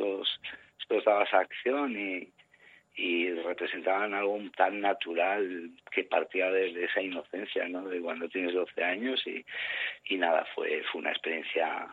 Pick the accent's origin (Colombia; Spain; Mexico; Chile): Spain; Arrasate-Mondragón, Basque Country; volver a esas calles, ¿no?, donde yo crecí, en Arrasate Mondragón